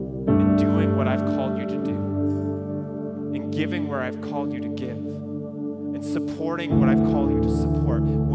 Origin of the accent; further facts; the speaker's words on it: Ontario, Canada; moved away as an adult; there's a period where I moved out here to Alberta from Ontario, and I'm living on my own.